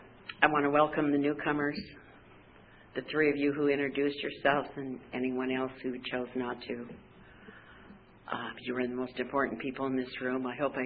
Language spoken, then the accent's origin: English; Billings, Montana, United States; born there; I was born in Billings, Montana. Any Montanans here?